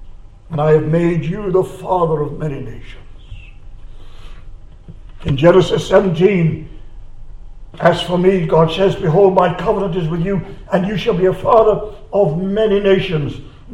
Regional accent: United Kingdom; Do we somehow, as it were, keep ourselves to ourselves because we're British?

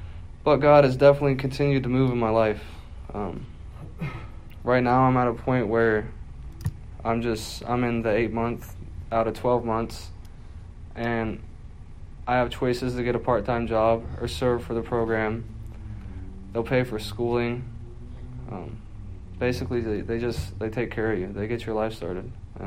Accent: Ohio, United States; now in Naples, United States; I'm from Jackson County, Ohio. I came here specifically for recovery and a free ticket to Florida. It was an amazing idea. Jackson's a very small town. I grew up there.

